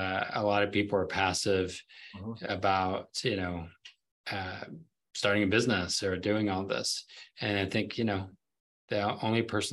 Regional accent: New Orleans, Louisiana, United States; I grew up in New Orleans

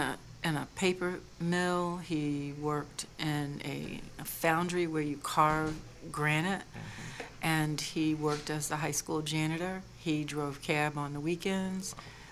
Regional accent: Lynchburg, Virginia, United States; So I'm from Lynchburg, Virginia. I am the oldest of five.

